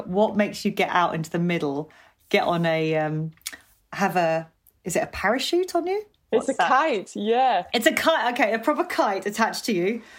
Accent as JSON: {"language": "English", "town": "Weymouth", "region": "South West England", "country": "United Kingdom", "tie": "born there", "said": "I was born in Weymouth in Dorset, right by the beach. … is Filipino or Tagalog for waves."}